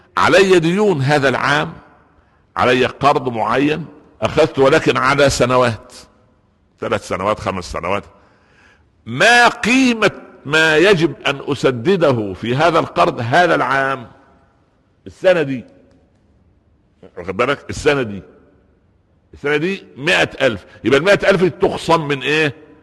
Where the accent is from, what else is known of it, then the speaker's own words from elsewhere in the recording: Upper Egypt, Egypt; هو انا مثل المصري عندنا في الصعيد يقول ايه؟